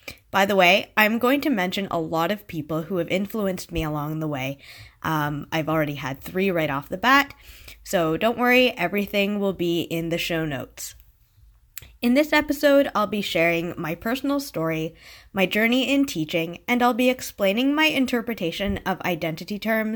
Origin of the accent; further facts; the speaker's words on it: Ottawa, Ontario, Canada; I grew up in Ottawa. I was a student in the French Immersion program in the English Public School Board, so that's the Ottawa-Carleton District School Board, from kindergarten to grade 12.